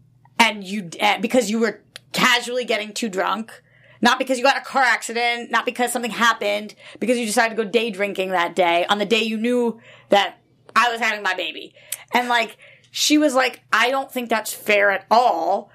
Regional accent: Boston, Massachusetts, United States; we're from Boston. So high school there, college at USC.

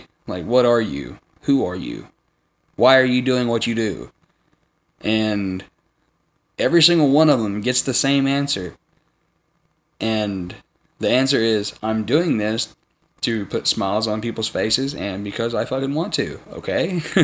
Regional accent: the South, United States; because, you know, I'm from the South

